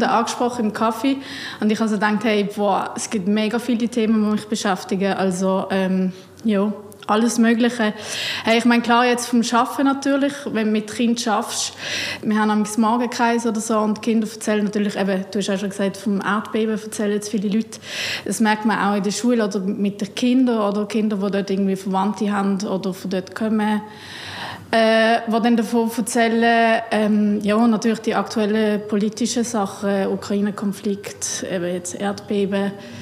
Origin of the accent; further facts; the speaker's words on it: Basel, Basel-Stadt, Switzerland; Ich bin 32 Jahre alt. Ich bin in Basel aufgewachsen.